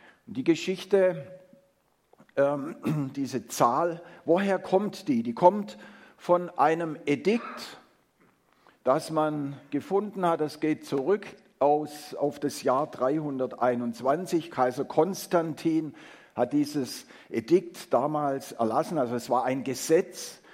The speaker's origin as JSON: {"language": "German", "town": "Heidenheim", "region": "Baden-Württemberg", "country": "Germany", "tie": "born or raised there", "also_born_or_lived": "Schorndorf", "said": "Ich war 4 Jahre alt, als meine Eltern aus Schorndorf nach Heidenheim gezogen sind, und ich bin in Heidenheim aufgewachsen, zur Schule gegangen, habe meine Ausbildung gemacht und dann bin ich in den Stuttgarter Raum gezogen, wo ich bis heute bin."}